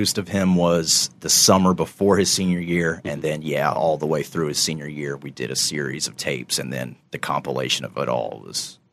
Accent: Kinston, North Carolina, United States; Kinston is getting hit pretty hard right now. That's my hometown, so definitely send some prayers out.

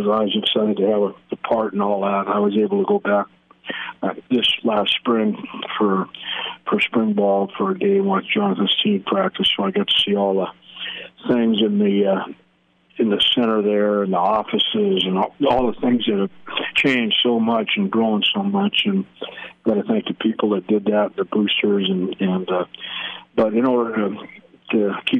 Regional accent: Pacific Northwest, United States; because I'm from the Northwest.

